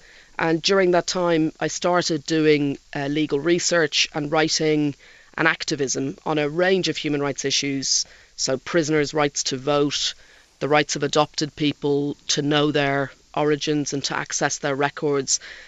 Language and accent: English; Portmarnock, County Dublin, Ireland; I grew up in Portmarnock in the 70s and 80s, a time when Portmarnock was probably mainly known for golf